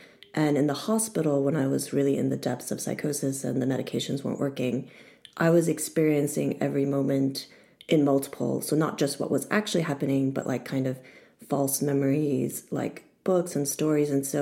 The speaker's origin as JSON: {"language": "English", "country": "United States", "said": "because I, as an American, I don't know if it's like a cultural thing"}